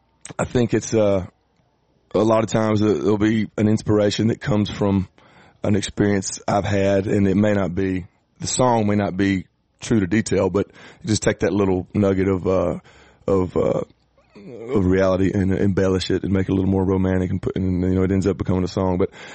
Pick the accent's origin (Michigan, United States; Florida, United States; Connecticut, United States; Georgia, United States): Georgia, United States; born or raised there